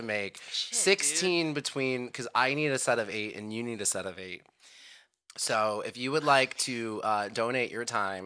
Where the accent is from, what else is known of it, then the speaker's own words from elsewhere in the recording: New York, United States; And I'm from New York.